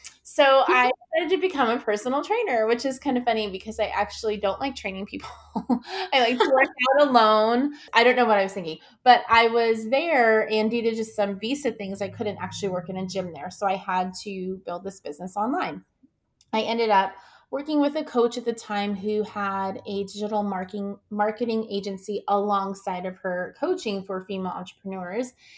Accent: New York, United States; also born or lived in South Carolina; my husband is from Ecuador. I'm from New York. We lived in South Carolina at the time.

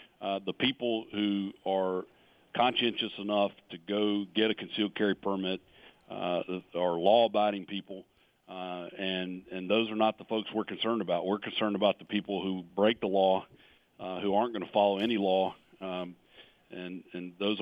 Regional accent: United States; frankly, we as American citizens have a right to defend ourselves

